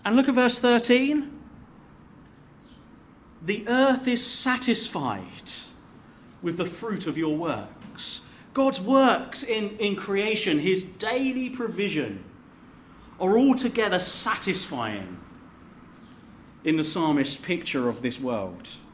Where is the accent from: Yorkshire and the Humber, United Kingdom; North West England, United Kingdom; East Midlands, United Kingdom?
East Midlands, United Kingdom; We're English, you know. We haven't seen any lions around Derbyshire.